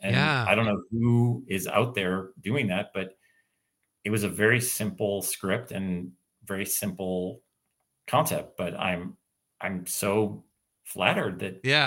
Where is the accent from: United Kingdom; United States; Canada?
Canada; It's just one theory that a couple people have said, but it's because we are right next to you guys, right next to the US